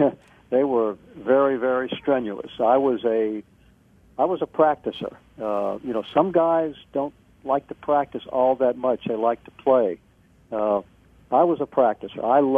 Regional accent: New Orleans, Louisiana, United States; I got to stay in my hometown, which, you know, there are pros and cons

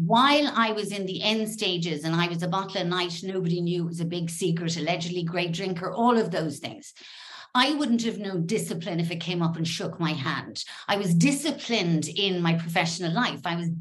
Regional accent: Ireland; now in Spain; I'm not Spanish, even though I live here, I'm Irish.

